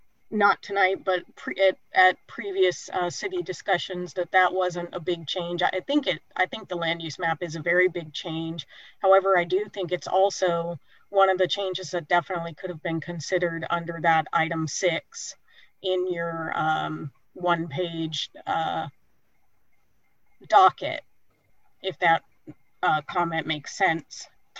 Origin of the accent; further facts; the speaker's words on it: Black Diamond, Washington, United States; now in Bellevue, United States; and I live in Bellevue, and I grew up in Black Diamond